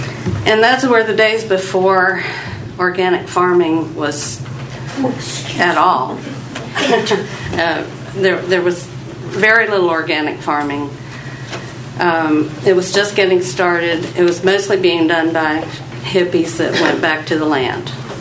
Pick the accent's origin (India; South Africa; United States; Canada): United States; Depoe Bay, Oregon; I'm from Depot Bay.